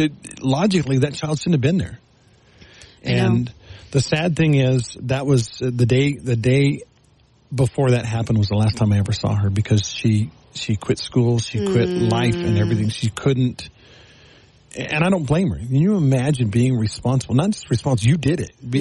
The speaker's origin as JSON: {"language": "English", "region": "Texas", "country": "United States", "tie": "born or raised there", "said": "I can tell you this, growing up in Texas, you did not address adults without a sir or a ma'am if you were under the age of 18."}